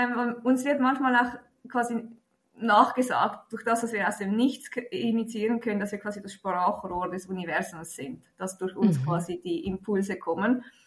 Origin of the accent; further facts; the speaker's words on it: Switzerland; German is a second language; Man hört's, ich bin nicht Muttersprachlerin Deutsch, ich komme aus der Schweiz.